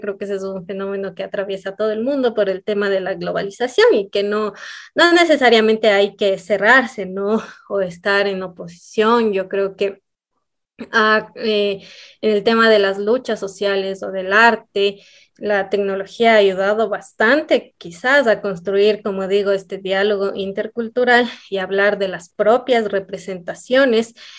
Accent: Cotacachi, Imbabura, Ecuador; de la comunidad de acá de Turuco, en Cotacachi, de donde yo soy.

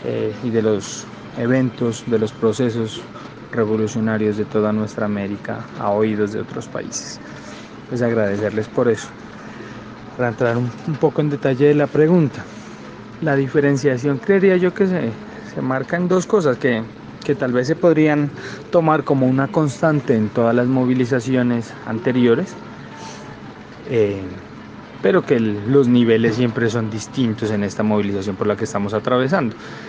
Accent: Nariño, Colombia; Soy originario del departamento de Nariño, en la frontera con Ecuador, pero desarrollo mi militancia en el departamento del Cauca.

